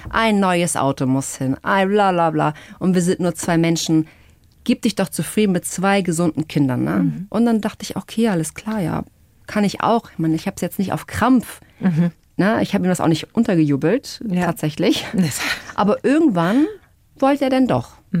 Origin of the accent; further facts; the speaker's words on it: Portugal; Nicht ganz da, wo ich herkomme, aber in der Nähe. Was heißt in der Nähe? Portugal ist so klein, das ist ja alles in der Nähe.